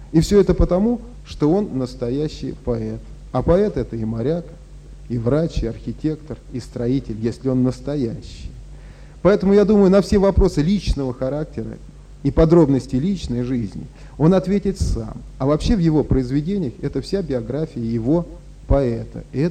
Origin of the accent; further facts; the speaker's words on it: Moscow, Russia; мы коренные москвичи